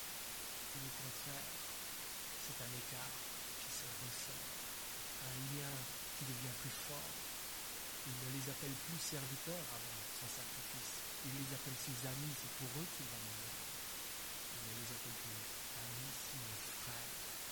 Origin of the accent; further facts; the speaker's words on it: Switzerland; Alors que j'avais 16-17 ans, je me souviens avoir participé à un camp de ski et j'ai grandi en Suisse.